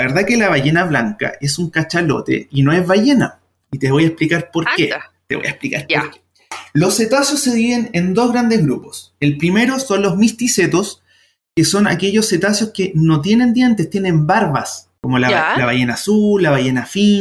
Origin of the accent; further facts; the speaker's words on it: Chile; me identifico como chileno promedio, así como más gordito, más chiquitito.